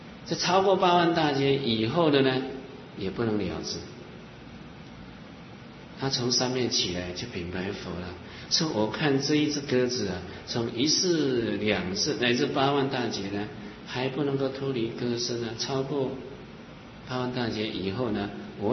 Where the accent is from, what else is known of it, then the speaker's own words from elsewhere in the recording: southern Taiwan, Taiwan; 这个学人小的时候是住在南部，11岁呢，那么我们全家搬到北部，那么后来当兵是在中部，出家是在中部，